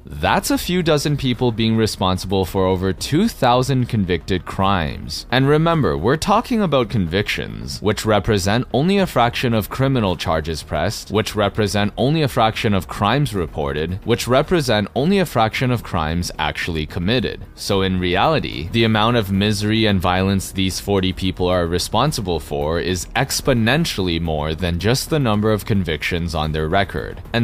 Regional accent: Canada; yes, I am Canadian.

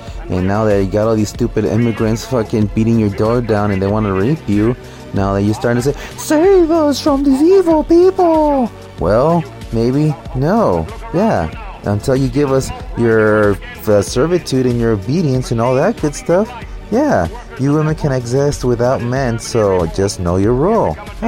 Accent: United States; born there; And also, I was born here in the United States, so I don't have any fear of getting deported.

